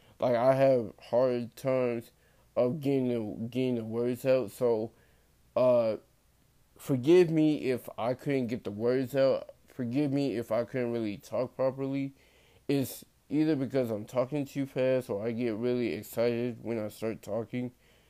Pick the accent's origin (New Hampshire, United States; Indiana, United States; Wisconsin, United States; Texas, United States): Texas, United States; Fort Worth; I grew up in Texas. I grew up in a city called Fort Worth of Texas. I am currently 21 years old.